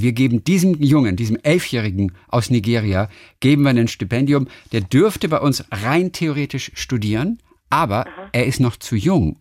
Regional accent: Northern Germany, Germany; Und bei uns früher in Norddeutschland, wo ich aufgewachsen bin, da ist mal Erbsen und Wurzeln.

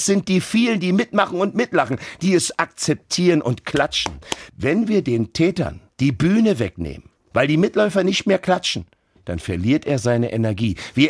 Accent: Berlin, Germany; Damals, ich komme aus Berlin-Neukölln. Berlin-Neukölln war damals schon kriminell, ist es heute auch.

